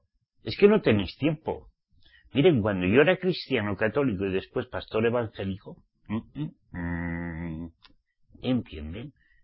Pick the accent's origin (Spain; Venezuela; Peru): Spain; Basque Country; Yo parecía la Gaceta Norte de mi tierra, como soy vasco, ¿sabes?